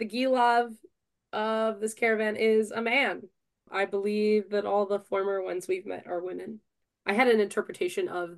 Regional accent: New Mexico, United States; I was just very excited about green chilies because I'm from New Mexico and that's what we eat there.

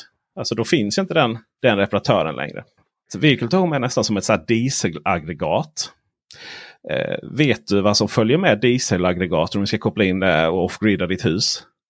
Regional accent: Blekinge, Sweden; Jag är uppvuxen i Blekinges skogar.

